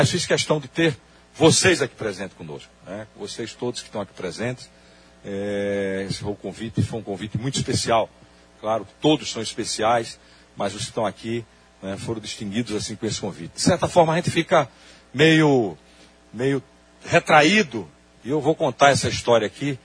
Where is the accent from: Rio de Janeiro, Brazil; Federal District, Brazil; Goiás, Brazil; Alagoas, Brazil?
Alagoas, Brazil; Maceió; also born or lived in São Paulo; eu sempre nasci e vivi minha vida inteira em Maceió, numa capital, depois fui para São Paulo, né?